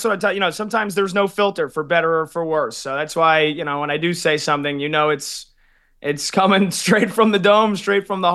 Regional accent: New Jersey, United States; You know, I grew up in Central New Jersey listening to WFN in New York.

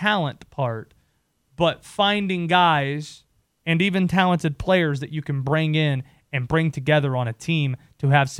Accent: Baltimore, Maryland, United States; See, I'm from Baltimore.

